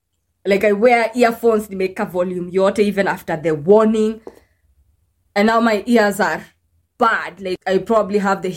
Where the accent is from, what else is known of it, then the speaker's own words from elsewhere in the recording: Nakuru, Nakuru County, Kenya; I'm from Nakuru, so there's, like, a street where, like, the, like, prostitutes stand